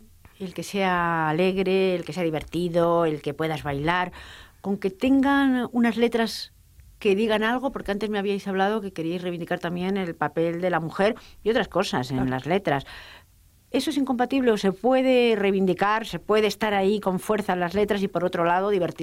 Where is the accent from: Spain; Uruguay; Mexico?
Spain; Yo soy española.